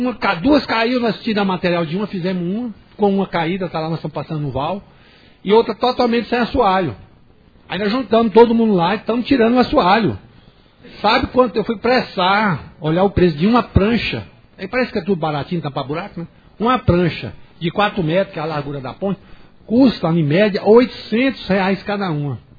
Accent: Formosa, Goiás, Brazil; Sou nascido em Formosa, criado em Formosa, casei, moro aqui, não saio daqui de jeito nenhum

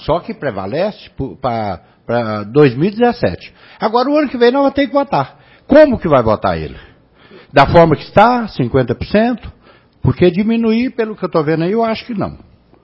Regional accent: Minas Gerais, Brazil; E eu sou mineiro. Sou mineiro.

